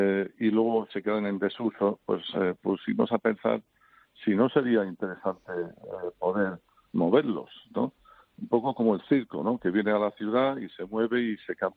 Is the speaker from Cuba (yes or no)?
no; United Kingdom; Spanish is a second language; now in Spain; yo soy británico, pero llevo aquí toda la vida, así que no...